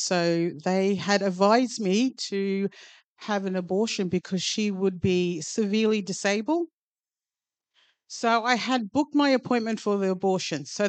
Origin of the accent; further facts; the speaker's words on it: Bundaberg, Queensland, Australia; born there; So I was born here in Bundaberg. I am the youngest out of nine.